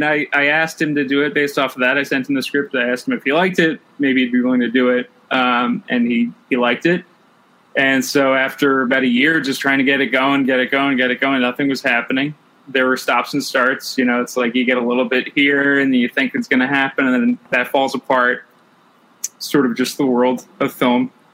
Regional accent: New Jersey, United States; I'm actually from New Jersey.

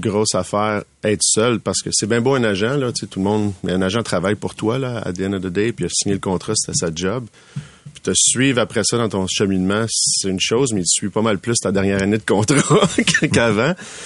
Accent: Laval, Quebec, Canada; tu sais, je viens de Laval.

